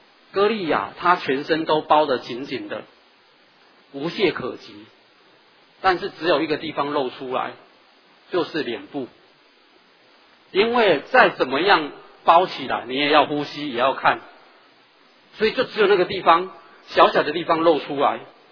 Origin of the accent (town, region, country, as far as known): Taiwan